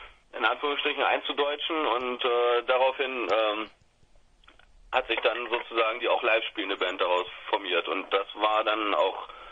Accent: Hannover, Lower Saxony, Germany; Wir kommen aus zu drei Vierteln aus Hannover momentan und zu einem Viertel aus Celle.

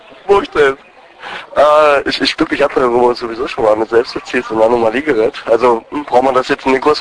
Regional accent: Saxony, Germany; Also ich kenne ja Burgstedt gerade mal seit einem Jahr. Ich komme aus Oberlausitz

